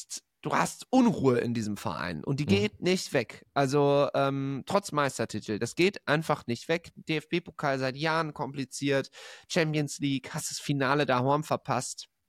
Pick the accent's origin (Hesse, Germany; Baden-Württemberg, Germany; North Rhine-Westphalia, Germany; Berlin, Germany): North Rhine-Westphalia, Germany; Düsseldorf; Und also ich komme ja aus dem Rheinland, ich kann es ja aus erster Hand berichten, so als Düsseldorfer.